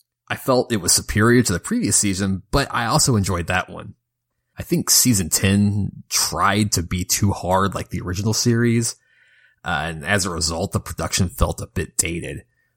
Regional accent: Kentucky, United States; It's somewhat personal because it's the first episode set in my home state of Kentucky

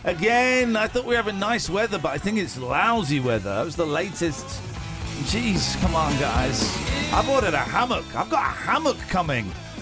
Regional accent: United Kingdom; No beef, please. We're British.

